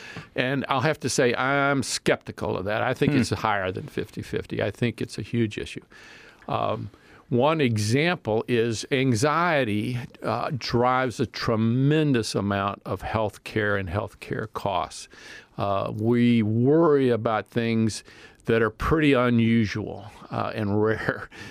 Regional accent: Newark, Ohio, United States; born there; Well, I was born in Newark, Ohio.

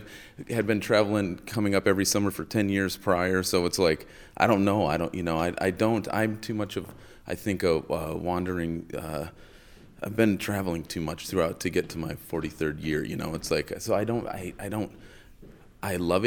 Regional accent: Midwest, United States; born there; also born or lived in San Francisco; now in Homer, United States; I was born in the Midwest. Came up here permanently in 2003. Okay. From San Francisco.

